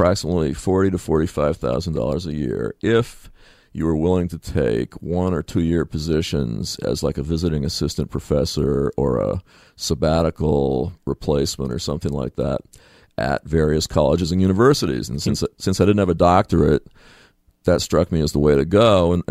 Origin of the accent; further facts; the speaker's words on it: New England, United States; The original interest, just as a kid growing up in New England